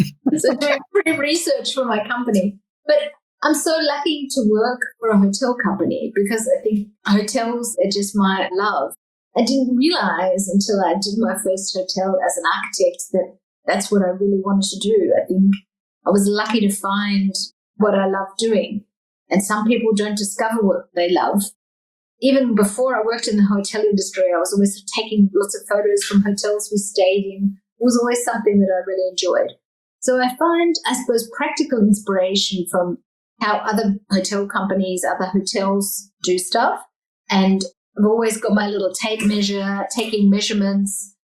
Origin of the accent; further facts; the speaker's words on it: Melbourne, Victoria, Australia; now in Germany; I find when I'm home in Australia, I come from Melbourne